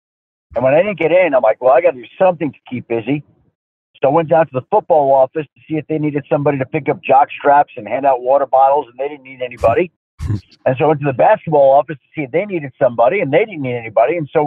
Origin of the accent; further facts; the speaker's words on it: Bellmore, New York, United States; growing up in Belmore, Long Island, going to school at Michigan